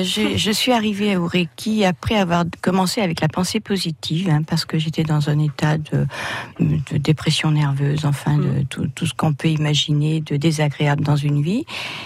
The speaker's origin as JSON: {"language": "French", "town": "Bussière-Dunoise", "region": "Nouvelle-Aquitaine", "country": "France", "said": "Alors, je suis du côté de Bussière-Dunoise."}